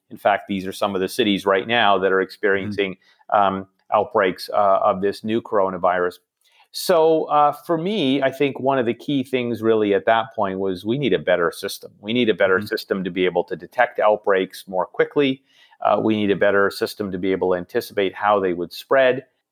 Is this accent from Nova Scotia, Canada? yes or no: no; Toronto, Ontario, Canada; And I'm originally from Toronto. I did my medical school training here